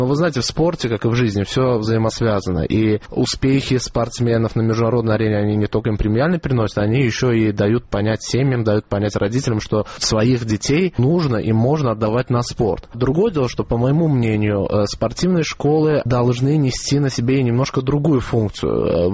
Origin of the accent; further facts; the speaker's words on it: Azerbaijan; Да. Я из Азербайджана.